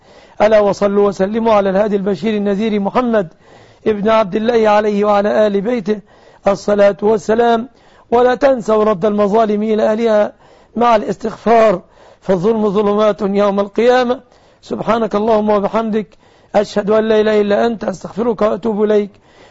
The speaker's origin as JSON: {"language": "Arabic", "country": "Egypt", "said": "وأن يرزق بلدنا مصر"}